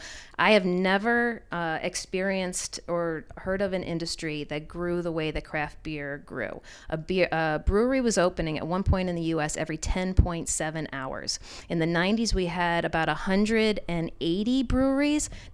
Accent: Rochester, New York, United States; I grew up with beer. I'm from Rochester, with Genesee being such a huge influence here.

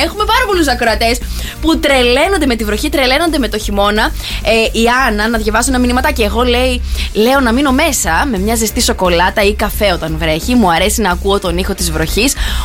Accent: Greece; born there; Γεννηθήκαμε στην Ελλάδα όμως που έχουμε πολύ λιακάδα γενικότερα

